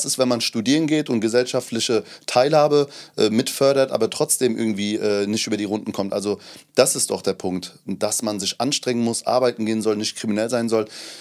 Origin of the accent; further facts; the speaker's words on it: Hanau, Hesse, Germany; Ich bin in Hanau groß geworden, bei Hanau, in Hanau, also kurz davor. Und habe sehr früh auch Frankfurt kennengelernt, habe dann später in Darmstadt studiert. Also ich habe Hessen so gut es geht mitgenommen.